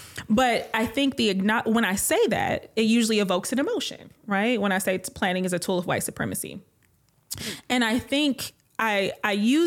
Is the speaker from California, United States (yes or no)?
no; Detroit, Michigan, United States; That's how I grew up in Detroit. We didn't have grocery stores. Guess what? We had a garden. Everybody shared the garden.